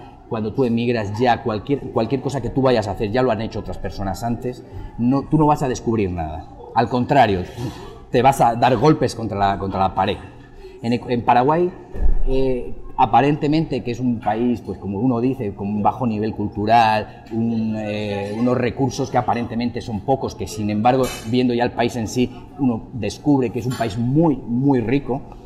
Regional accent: Madrid, Community of Madrid, Spain; moved away; Yo vengo de Madrid, de España.

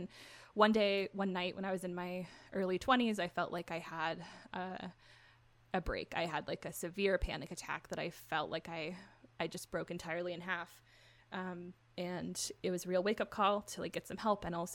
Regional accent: Paradise, California, United States; Oh, and then my entire hometown burned down. And that broke me in a true sense of the word. So I'm from Paradise, California.

